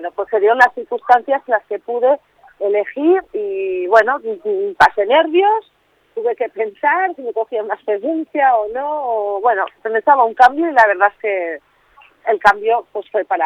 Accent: Aragon, Spain; sobre todo de donde yo vengo, porque yo vivo en el Pirineo, entonces eso es plena montaña.

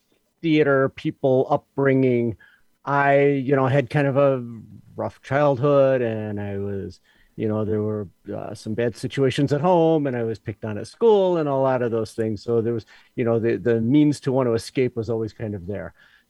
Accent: Indiana, United States; I grew up in Northwest Indiana, so we culturally, you know, there wasn't a lot

